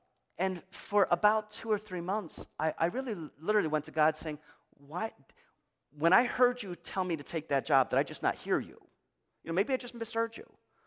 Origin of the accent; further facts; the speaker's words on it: Detroit, Michigan, United States; I was raised in Detroit. You were raised in Ann Arbor.